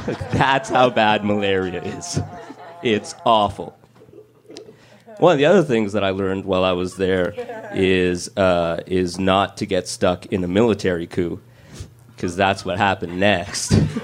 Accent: Canada; Except I'm Canadian

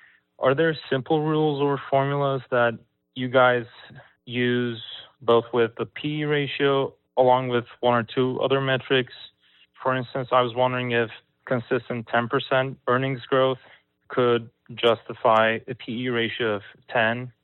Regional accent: Kansas City, United States; I'm from Kansas City, and I'm interested in investing long-term.

